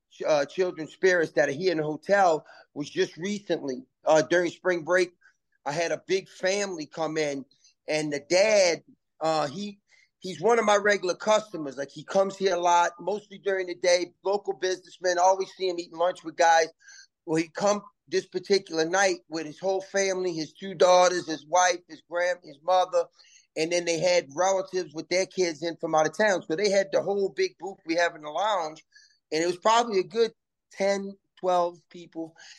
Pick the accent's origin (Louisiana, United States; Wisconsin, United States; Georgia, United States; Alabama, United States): Louisiana, United States; New Orleans; You know, I'm from New Orleans, born and raised. Grew up on the West Bank in Algiers, but, had my experiences as a young person with the whole French Quarter and the cemeteries and all the hauntings in New Orleans.